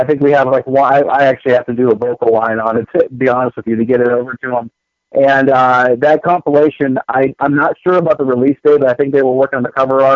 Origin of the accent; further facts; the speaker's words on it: Florida, United States; they made this documentary out of like reforming an old band that I grew up with in Florida.